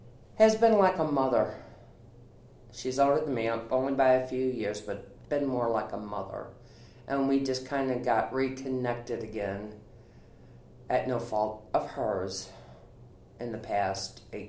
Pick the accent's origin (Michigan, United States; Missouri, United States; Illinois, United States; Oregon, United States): Missouri, United States; St. Louis; I was born and raised in St. Louis, lived in North St. Louis by Chinook Park, went to Riverview Gardens High School. When I was 21, I moved out and moved to the city.